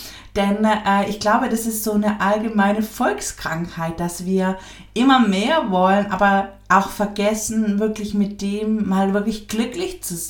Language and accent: German; Baden-Württemberg, Germany; hier im Schwabenland, wo ich herkomme, da wird eh so viel gebruddelt und gemotzt.